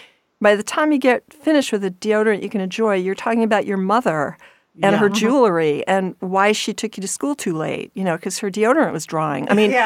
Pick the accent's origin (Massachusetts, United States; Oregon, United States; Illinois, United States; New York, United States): New York, United States; But Easter Sunday had some impact because I grew up in New York.